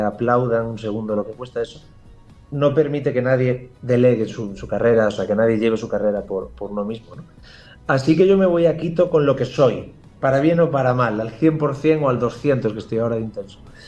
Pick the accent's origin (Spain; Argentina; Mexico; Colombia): Spain; En mi país, en España, llevo una banda de rock y actuamos en festivales